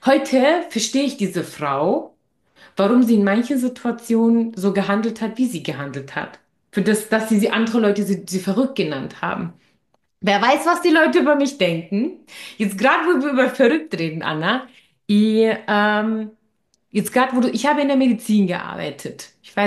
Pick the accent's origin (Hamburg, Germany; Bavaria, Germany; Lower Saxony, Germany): Bavaria, Germany; Es gibt es aber auch in Bayern, wo ich herkomme, dass man dann die Leute besucht mit einem Präsentchen und so.